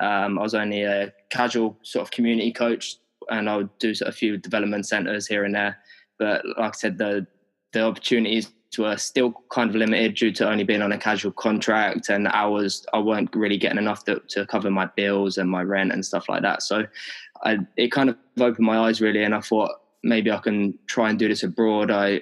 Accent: South East England, United Kingdom; I'm 28 and I'm from the Isle of Wight. I grew up on the Isle of Wight in the south of the UK.

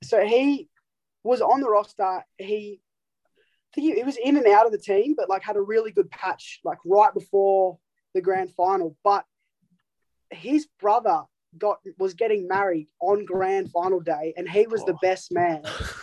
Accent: McKinnon, Victoria, Australia; So I grew up in McKinnon, which is, like, you know, Sandringham area, Bayside area.

